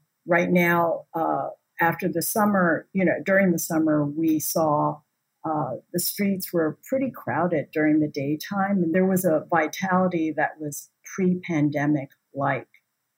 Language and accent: English; San Francisco, California, United States; now in New York City, United States; which I'm born and raised in San Francisco. I think in my lifetime, I've never seen more than 3 shuttered storefronts.